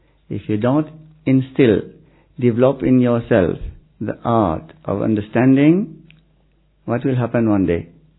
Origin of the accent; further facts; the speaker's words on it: Mauritius; now in India; I am from Mauritius originally, but now Baba made me Madhuban Nivasi. Already 14 years now, I'm here.